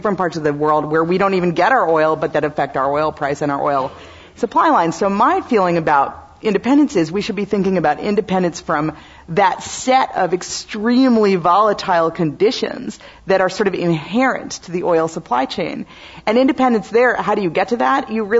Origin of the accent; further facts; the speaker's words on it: Wisconsin, United States; My home state, so I'm always happy to talk about Wisconsin.